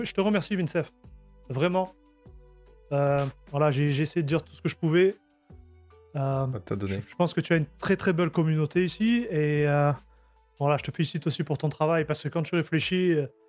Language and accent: French; Marseille, Provence-Alpes-Côte d'Azur, France; accent: Marseille; Avec l'accent marseillais, c'est compliqué.